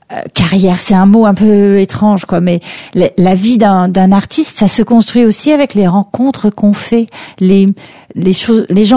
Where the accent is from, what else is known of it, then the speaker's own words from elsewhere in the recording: France; born there; Alors, j'ai un papa qui est allemand et une mère américaine. Je suis née en France.